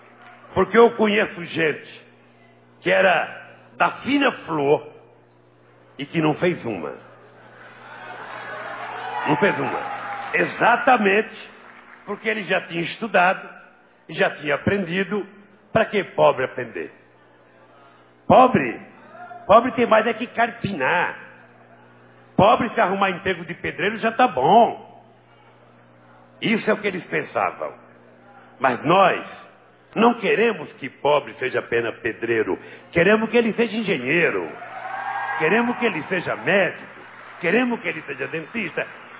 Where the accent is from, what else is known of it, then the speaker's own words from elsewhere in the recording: Northeast Region, Brazil; now in São Paulo, Brazil; não é porque eu fui para São Paulo e aprendi tudo o que eu sei da vida em São Paulo que eu vou esquecer de onde eu vim, que é o Nordeste brasileiro, e esquecer o que nós passamos quando eu era pequeno no Nordeste.